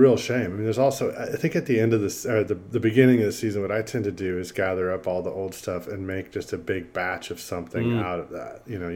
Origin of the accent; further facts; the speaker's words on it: Texas, United States; I'm born and raised in Texas. I grew up in North Texas, and currently live in Austin, so in Central Texas.